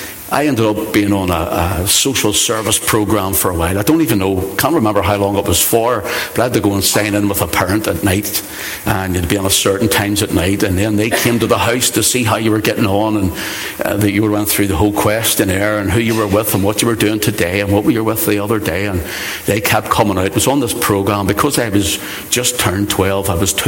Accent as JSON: {"language": "English", "town": "Belfast", "region": "Northern Ireland", "country": "United Kingdom", "tie": "born or raised there", "said": "I grew up on the Shore Road. But I was born in East Belfast"}